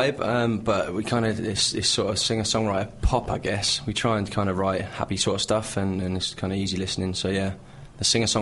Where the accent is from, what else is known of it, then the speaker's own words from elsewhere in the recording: Cambridge, East of England, United Kingdom; now in Chester, United Kingdom; I'm from Cambridge, so I'm not too far away, but I live up in Chester, so...